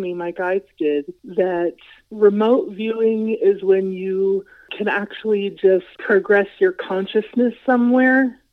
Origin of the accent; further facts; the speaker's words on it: New York City, New York, United States; I was born in New York City, so I decided to go to the street where I used to live, yeah, when I was a child.